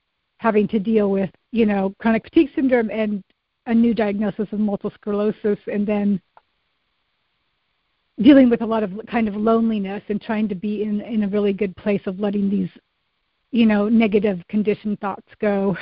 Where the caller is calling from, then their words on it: Colorado, United States; from Colorado.